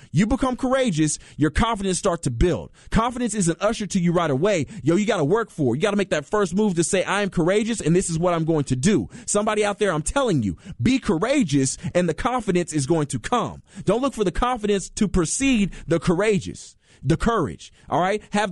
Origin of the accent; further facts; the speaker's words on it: Tyler, Texas, United States; Also, I'm from Tyler. Let's go, man. Shout out to East Texas.